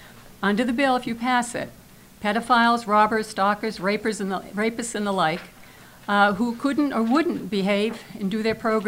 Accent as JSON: {"language": "English", "town": "Salem", "country": "United States", "said": "members of the committee … I'm from Salem."}